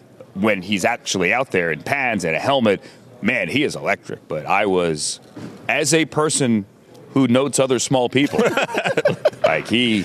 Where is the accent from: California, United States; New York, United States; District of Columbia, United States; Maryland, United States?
District of Columbia, United States; Washington; I grew up with that in Washington.